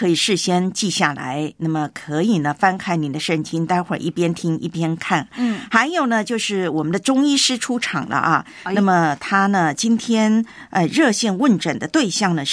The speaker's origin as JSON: {"language": "Chinese", "country": "Taiwan", "tie": "born or raised there", "said": "这个米浆呢啊，在我的老家台湾啊、那它是跟豆浆的并排的。"}